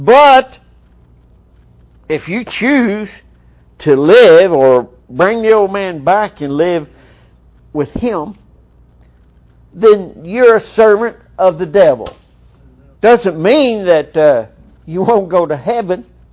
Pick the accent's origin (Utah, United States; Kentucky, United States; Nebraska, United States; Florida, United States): Kentucky, United States; I remember when I was growing up in Kentucky, there was a saying, well, I reckon them people are going to come by today